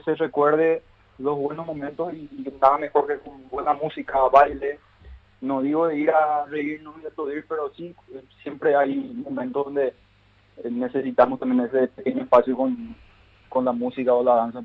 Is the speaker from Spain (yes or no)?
no; Paraguay; vale la pena como paraguayo